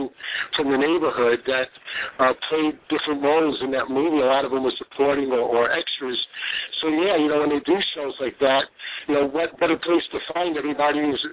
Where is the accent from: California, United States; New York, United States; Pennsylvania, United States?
New York, United States; Brooklyn; Well, I grew up in Brooklyn, and, you know, we had family and friends that were in the nightclub business, the restaurant business, so I was kind of raised in it.